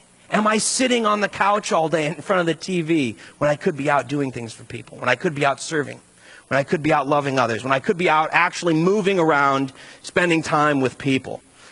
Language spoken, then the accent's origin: English; Ireland; I'm Irish. I couldn't forget to mention this.